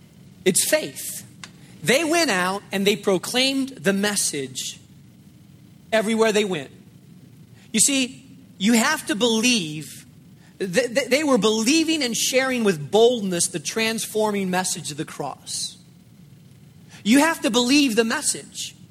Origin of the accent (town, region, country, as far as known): Spain; born or raised there